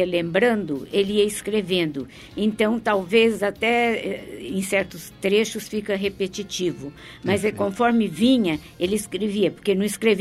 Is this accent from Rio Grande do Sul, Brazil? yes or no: no; Minas Gerais, Brazil; born there; eu nasci lá, em Minas. E tinha muitas poucas famílias armênias.